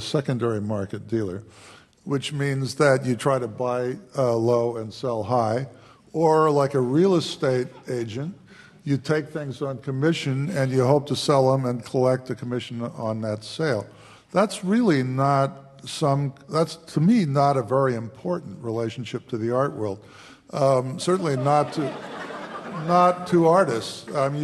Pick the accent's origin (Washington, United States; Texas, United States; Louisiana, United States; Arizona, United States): Washington, United States; Milltown; I was a kid from Milltown in the state of Washington.